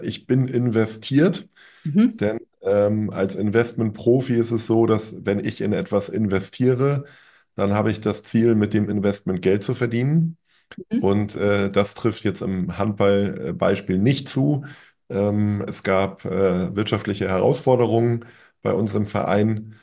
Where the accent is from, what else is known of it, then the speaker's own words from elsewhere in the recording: Hamburg, Germany; ich bin in Hamburg geboren, ich lebe seit jeher hier in Hamburg